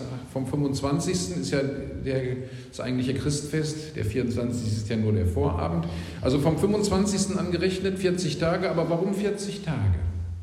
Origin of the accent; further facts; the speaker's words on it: West Germany, Germany; Das kenne ich so nicht aus den Altbundesländern, wo ich aufgewachsen bin. Über 80% getauft, eigentlich aus meinem Jahrgang in der Schule sind alle konfirmiert worden.